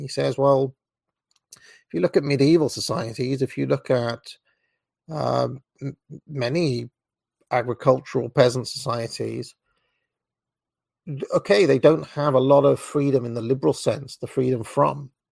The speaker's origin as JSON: {"language": "English", "region": "Wales", "country": "United Kingdom", "tie": "born or raised there", "said": "fellow Welshman. I grew up in Wales, of course. My mother is Welsh"}